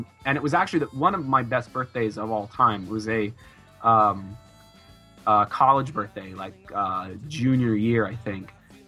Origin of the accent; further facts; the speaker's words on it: Massachusetts, United States; Of all the words that we drop the R's of when we're from Massachusetts